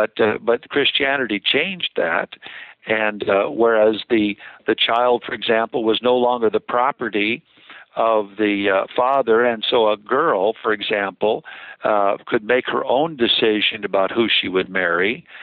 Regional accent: Pacific Northwest, United States; I grew up in the Northwest. I didn't grow up in the South.

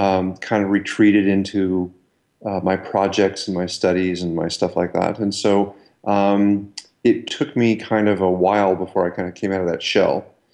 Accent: Milwaukee, Wisconsin, United States; now in Palo Alto, United States; No, just my sister and I just grew up in Milwaukee. But I went to undergraduate here at Stanford, and that's what brought me out to the West Coast.

